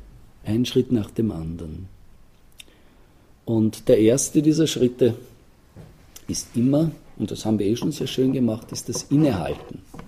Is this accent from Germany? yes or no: no; Austria; born there; Also ich bin hier in Österreich geboren